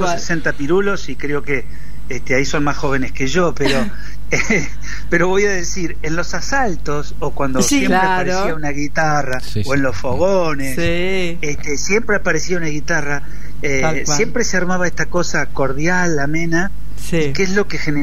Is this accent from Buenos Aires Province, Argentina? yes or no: yes; San Nicolás, Buenos Aires Province, Argentina; moved away as an adult; now in Buenos Aires, Argentina; yo soy de San Nicolás, nací en San Nicolás, en la ciudad de San Nicolás, y a los 18 años me vine para Buenos Aires